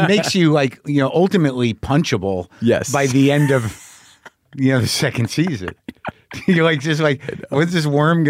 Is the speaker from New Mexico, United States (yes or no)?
yes; New Mexico, United States; I grew up in New Mexico, but I was in Jersey. We were in Wayne, too, when I was like six.